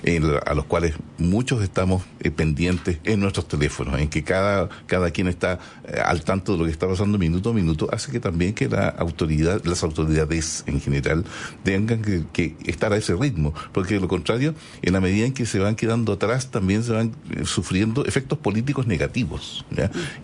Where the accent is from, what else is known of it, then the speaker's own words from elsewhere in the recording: Chile; Y ahí somos todos chilenos